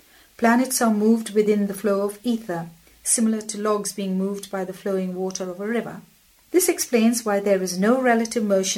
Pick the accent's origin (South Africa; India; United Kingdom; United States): India; I come from India, where spirituality is a way of life.